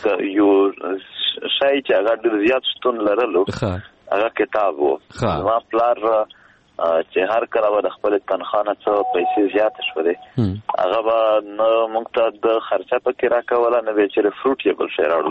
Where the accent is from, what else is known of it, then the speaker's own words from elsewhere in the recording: Khyber Pakhtunkhwa, Pakistan; موږ د پښتونخوا خاورې یو، موږ پښتانه یو،